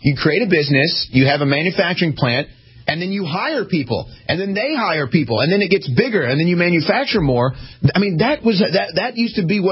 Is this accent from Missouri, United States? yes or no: yes; St. Louis, Missouri, United States; I can tell you, I'm from St. Louis. Granite City's just on the other side of the river.